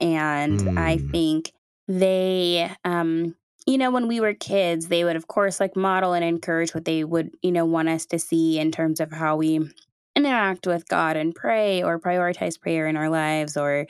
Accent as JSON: {"language": "English", "town": "Houston", "region": "Texas", "country": "United States", "tie": "born or raised there", "also_born_or_lived": "Chicago / Dallas", "said": "I grew up in between Chicago, where I was born, and then I moved to Texas when I was about 6 years old, to Dallas, Texas."}